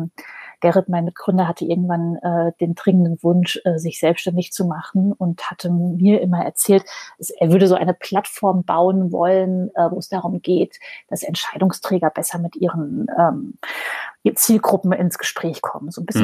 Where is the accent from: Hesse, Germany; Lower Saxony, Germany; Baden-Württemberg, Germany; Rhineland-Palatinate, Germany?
Hesse, Germany; born there; kommen wir gebürtig beide aus dem Main-Taunus-Kreis. Das ist so eine Region vor Frankfurt am Main.